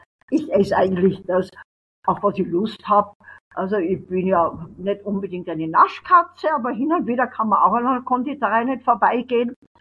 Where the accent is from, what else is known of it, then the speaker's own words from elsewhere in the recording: Austria; ich liebe Österreich. Österreich ist meine Heimat.